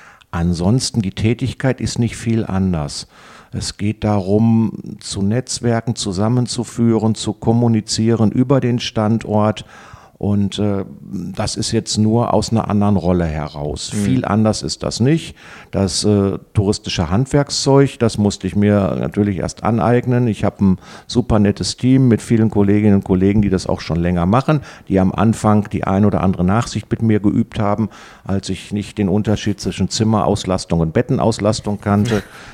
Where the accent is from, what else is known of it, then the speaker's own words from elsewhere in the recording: Oberhausen, North Rhine-Westphalia, Germany; Ich komme aus Buschhausen, das ist von hier Nein. aus nur so ein Steinwurf entfernt und so gerade eben nördlich des Kanals gewesen, nördlich des Kanals zur Schule gegangen